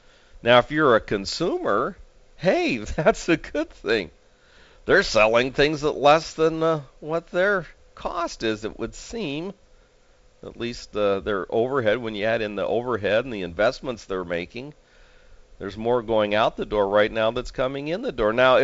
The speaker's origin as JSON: {"language": "English", "country": "United States", "said": "I'm an American and I am worried about my country"}